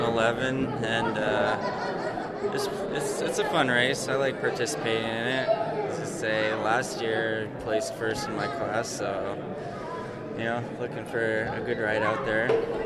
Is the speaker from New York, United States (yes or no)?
no; Nome, Alaska, United States; I am bib 42 from Nome.